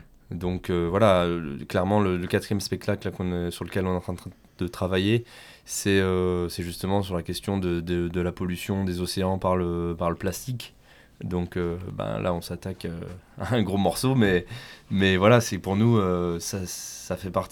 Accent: Dieulefit, Auvergne-Rhône-Alpes, France; Tout à fait, on est de Dieulefi.

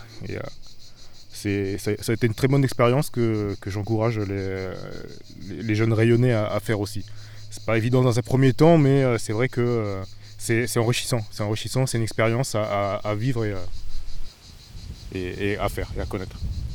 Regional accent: Réunion, France; moved away as an adult; je suis parti en 2008 de La Réunion. Donc, j'ai quitté notre belle île en 2008 pour venir pour le boulot, hein, comme beaucoup de créoles.

